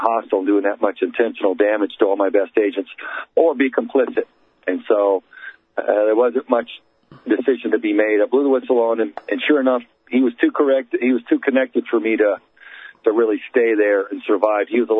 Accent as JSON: {"language": "English", "region": "Texas", "country": "United States", "tie": "born or raised there", "said": "So I grew up in Southern Texas, rough and tumble childhood, boxing, fighting with my big brother, riding dirt bikes, playing football."}